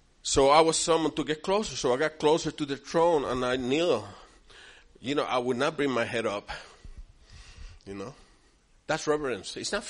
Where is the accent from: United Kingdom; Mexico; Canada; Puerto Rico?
Puerto Rico; So when I came from Puerto Rico, that's when I started asking you guys, if you have an urgent need, come.